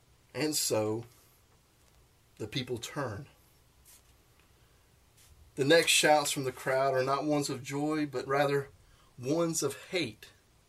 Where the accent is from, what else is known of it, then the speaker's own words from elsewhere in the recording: Kernersville, North Carolina, United States; something unusual was happening in Kernersville, North Carolina during the late summer of 1998. This was my hometown, and my senior year of high school at Glenn High School was about to begin.